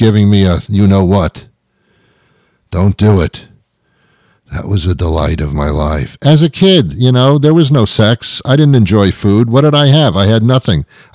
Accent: New Jersey, United States; also born or lived in New York; now in Boston, United States; I live in the Boston area, but it's not where I'm from. No, no, no, no, no, no, no. I am from the New York, New Jersey, greater metropolitan area. It's a mouthful, but that's where I'm from. I'm a New York boy. Grew up in New Jersey to a certain extent.

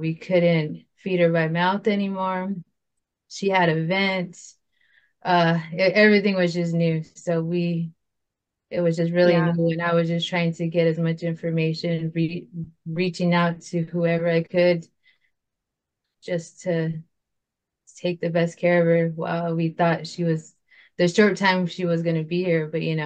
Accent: Arizona, United States; I'm from the Salt River Indian community, and we are near Mesa and Scottsdale

